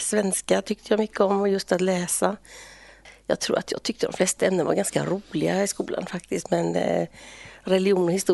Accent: Sävedalen, Västra Götaland County, Sweden; Och där växte jag upp. Gick i skola och var med i föreningar och gjorde väldigt mycket.

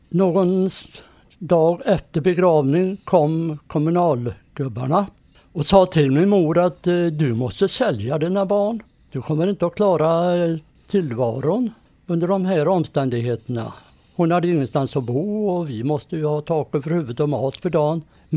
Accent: Dals Rostock, Västra Götaland County, Sweden; also born or lived in Mellerud; now in Partille, Sweden; Jag är uppväxt i Dals Råstock i Dalsland. Ett litet samhälle uppväxt på Kroppefjäll. Men det är ändå inte min födelseort, för den är från Mellerud. Mina föräldrar var statare

